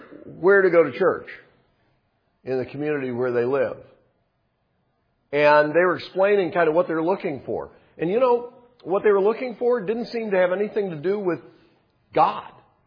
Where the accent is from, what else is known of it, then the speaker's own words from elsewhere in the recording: North Carolina, United States; I told the story before about when I was about to preach for the first time at the church where I grew up in North Carolina.